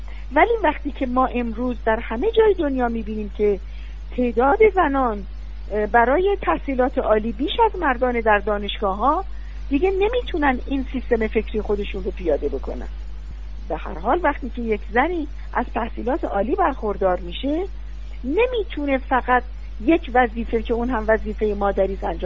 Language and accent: Persian; Iran; نه اینکه من بخوام خدای نکرده تعریف کرده باشم از خودم که ایرانی هستم